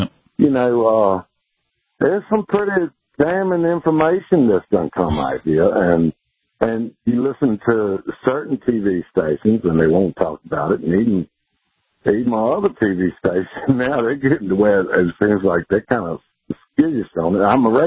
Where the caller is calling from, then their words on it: Chester, Virginia, United States; Chester, Virginia.